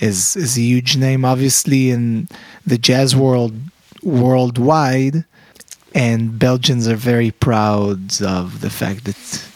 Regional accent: Israel; moved away as an adult; now in New York, United States; My mom is Belgian, mm-hmm. and I was born in Israel. My dad is Israeli. Yeah, and I grew up in Israel. And I moved to New York when I was 21.

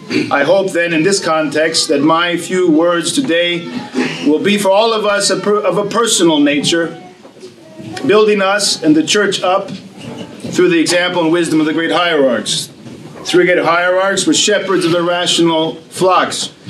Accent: California, United States; And I am from the Bay Area, as you heard.

